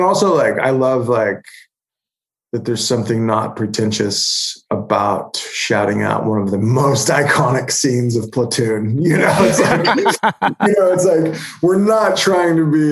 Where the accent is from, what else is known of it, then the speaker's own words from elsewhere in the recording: Holdenville, Oklahoma, United States; we walked all over my hometown of Holdenville.